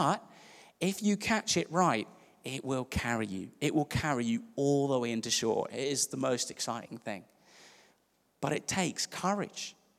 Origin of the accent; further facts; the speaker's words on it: South Africa; I grew up in South Africa. I grew up where the beaches are actually decent, on the east coast of South Africa.